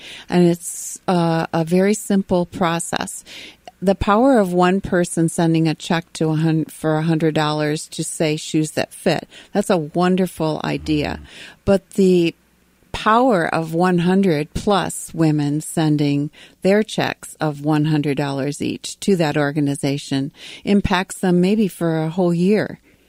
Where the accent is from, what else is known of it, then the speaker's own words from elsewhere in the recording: Jackson, Michigan, United States; Jackson, my hometown.